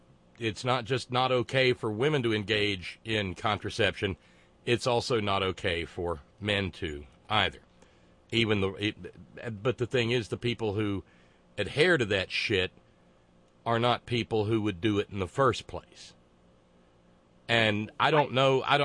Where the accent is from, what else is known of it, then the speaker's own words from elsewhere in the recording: the South, United States; And also the fact that I was born and raised in the South